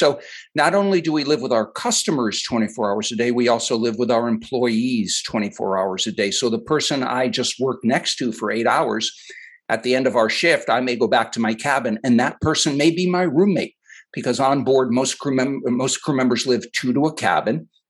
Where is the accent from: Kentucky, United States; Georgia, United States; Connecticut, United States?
Connecticut, United States; I grew up in Connecticut. I got my job from walking my dog in Connecticut.